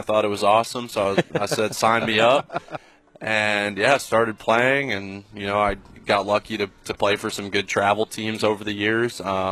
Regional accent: Canada; I'm Canadian

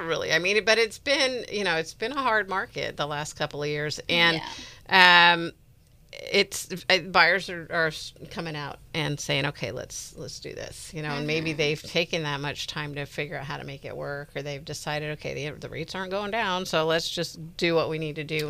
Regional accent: Marin, California, United States; now in Sonoma County, United States; I grew up here, you know, I grew up in Marin, but then I've been in Sonoma County for like 40 years or more.

